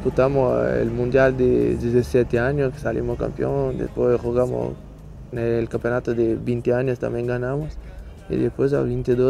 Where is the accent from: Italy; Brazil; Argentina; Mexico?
Brazil; Porto Alegre, Rio Grande do Sul; moved away as an adult; Sí, nací en Porto Alegre. Sí. Toda la vida pasé hasta 21 y después salí 2 años